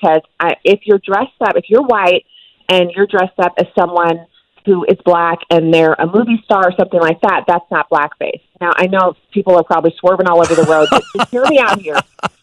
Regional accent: Germany; I grew up in Germany

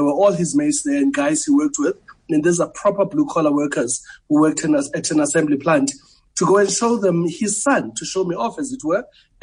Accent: Port Elizabeth, Eastern Cape, South Africa; I grew up in New Brighton in Port Elizabeth. People generally are happy there. And I come from a happy-go-lucky family.

